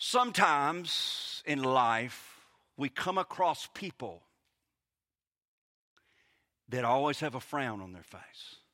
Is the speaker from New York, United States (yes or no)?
no; Clinton, Mississippi, United States; in Clinton, Mississippi. And so invariably, especially when they'd hear me talk, they would say, "Where are you from?" And I would say, "I'm from Clinton, Mississippi."